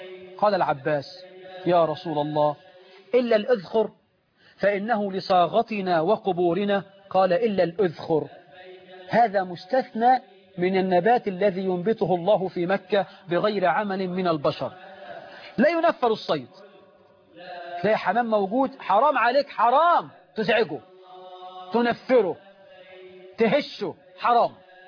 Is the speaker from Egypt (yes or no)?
yes; Egypt; اما لو شوية الحمام دول عندنا في مصر كانوا راحوا من زمان.